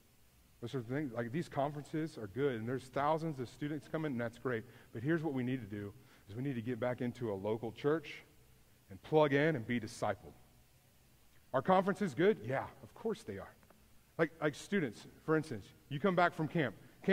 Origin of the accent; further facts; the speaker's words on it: Houston, Texas, United States; Y'all know I grew up in Houston. I have no patience.